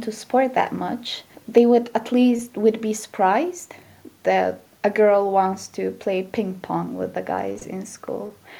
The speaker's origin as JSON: {"language": "English", "region": "Kurdistan Region", "country": "Iraq", "said": "I am from Iraqi Kurdistan. I am Kurdish"}